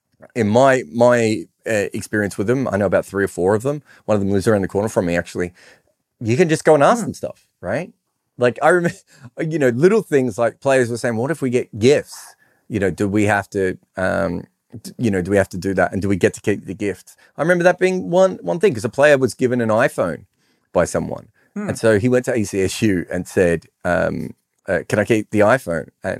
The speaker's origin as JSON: {"language": "English", "country": "Australia", "said": "And I've been upset as an Australian at that before, not that much about swimming, but about other things."}